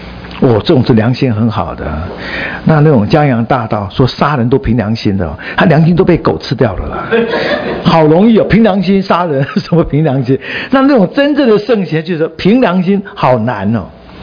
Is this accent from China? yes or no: no; Taiwan; 我是台湾出生，福建人。虽然我的原籍是河南